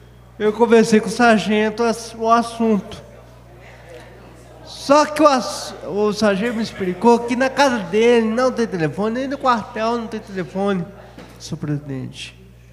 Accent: Ouro Preto, Minas Gerais, Brazil; Eu estou fazendo minha parte de cidadão, que eu sou de Ouro Preto.

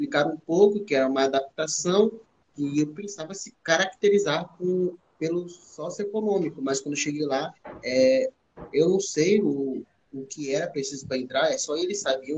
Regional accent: Maranhão, Brazil; Além de sofrer várias humilhações de lá, por ser maranhense

